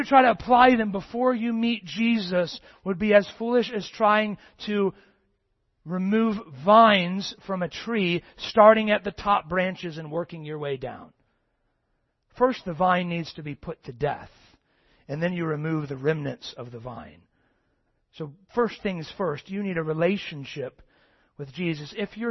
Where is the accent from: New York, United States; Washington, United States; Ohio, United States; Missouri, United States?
Ohio, United States; Circleville; I remember a couple of years ago, I was in my hometown, Circleville, Ohio, for the Circleville Pumpkin Show.